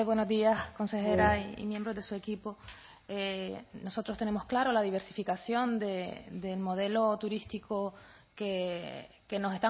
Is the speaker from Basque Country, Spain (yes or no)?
no; Canary Islands, Spain; así como en Gran Canaria, que es de donde vengo